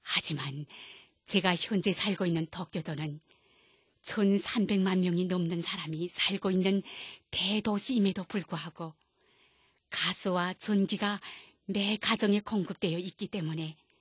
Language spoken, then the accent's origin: Korean; North Korea; now in Japan; 저는 북조선을 떠나 일본에서 살면서 행복하다고 느끼고 있는 것은 셀 수 없을 정도로 많지만